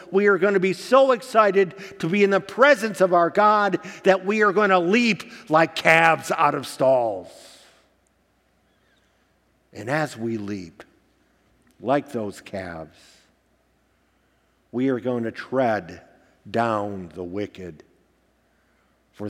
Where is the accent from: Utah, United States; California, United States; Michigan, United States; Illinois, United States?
Michigan, United States; I don't have a farm. I grew up just outside of Detroit, so there weren't any farms around.